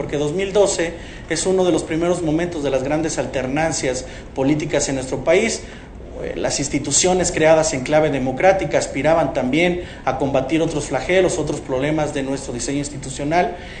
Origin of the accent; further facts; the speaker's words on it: Mexico; como mexicanos estamos más cerca de Zambia que de Dinamarca o que de Noruega.